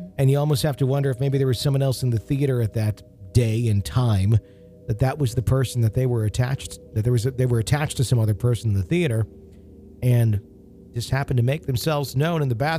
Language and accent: English; Long Island, New York, United States; When I was a little girl growing up in Long Island in the early 80s